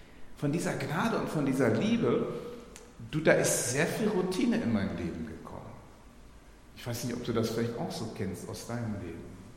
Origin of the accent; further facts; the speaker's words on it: Hamburg, Germany; Ich komme ja noch aus Hamburg und so, das ist ja noch so nördlicher